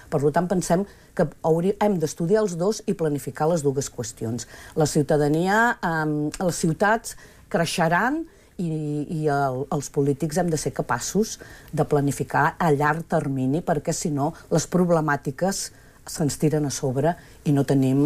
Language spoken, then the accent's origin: Catalan; Terrassa, Catalonia, Spain; jo sóc de Terrassa i he viscut els dos soterraments, tant el de Renfe com el de Ferrocarrils de la Generalitat.